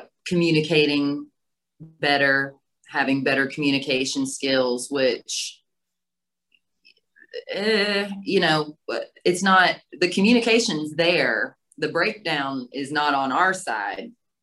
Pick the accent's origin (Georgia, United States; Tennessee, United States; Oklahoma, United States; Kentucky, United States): Georgia, United States; Savannah; moved away; I'm actually from Savannah, Georgia. My dad was a high school teacher.